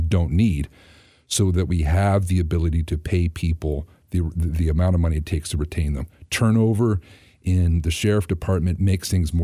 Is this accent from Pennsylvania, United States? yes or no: yes; Altoona, Pennsylvania, United States; born there; I tell people I was born in Altoona, but I didn't realize how big Blair County was